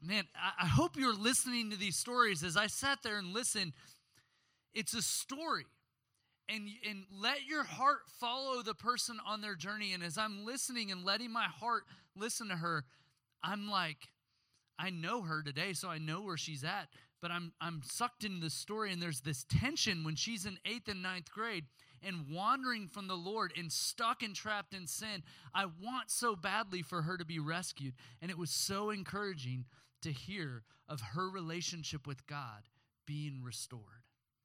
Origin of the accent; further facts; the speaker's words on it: Oklahoma, United States; but at the end of fourth grade, I grew up in Oklahoma.